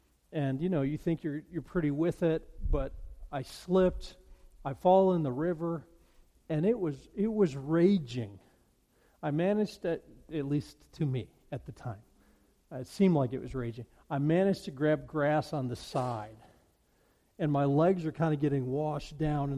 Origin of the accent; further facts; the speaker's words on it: Colorado, United States; When I read this, I think of a time as a kid growing up in Colorado.